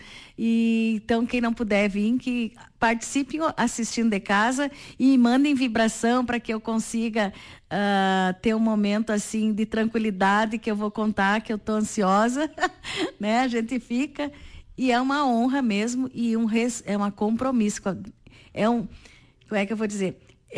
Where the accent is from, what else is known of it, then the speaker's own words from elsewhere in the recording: Soledade, Rio Grande do Sul, Brazil; bom dia, povo da minha terra, eu amo a Soledade.